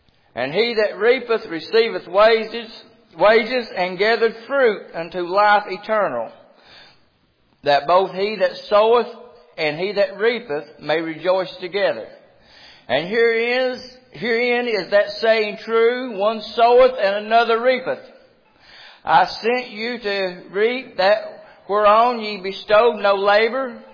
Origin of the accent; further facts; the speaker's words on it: Kentucky, United States; Now, I'm from Eastern Kentucky.